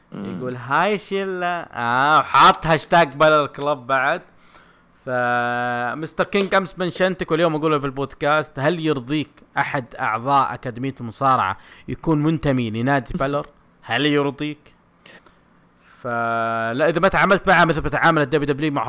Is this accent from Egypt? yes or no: no; Jeddah, Makkah Province, Saudi Arabia; اللي صار عندنا في جدة